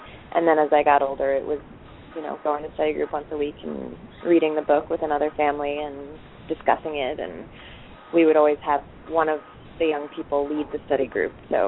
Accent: Boulder, Colorado, United States; now in Brooklyn, United States; I'm 27 and I live in Brooklyn, New York, and I grew up in Boulder, Colorado

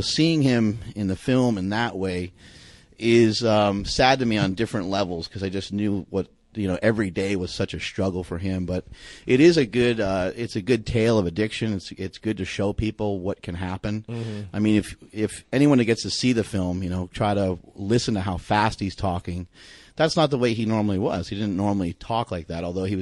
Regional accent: New York, United States; Even though I'm from New York, I have not even been in New York City many times.

